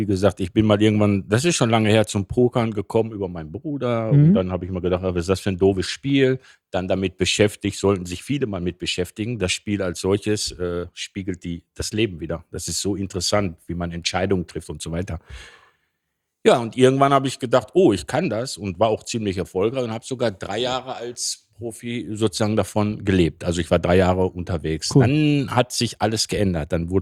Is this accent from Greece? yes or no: yes; Greece; Ja, als Grieche, hallo.